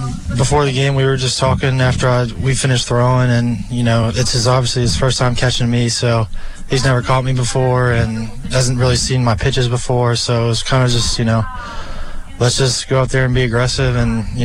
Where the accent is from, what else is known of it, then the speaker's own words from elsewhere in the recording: Richmond, United States; I was just at home with my parents and a couple of my friends from my hometown in Richmond